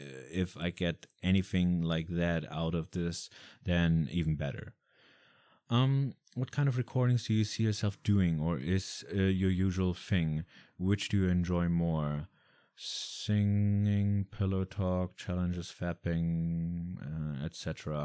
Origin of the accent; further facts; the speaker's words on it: Germany; English is a second language; As you can probably, hopefully not, but probably tell by my accent, I am German.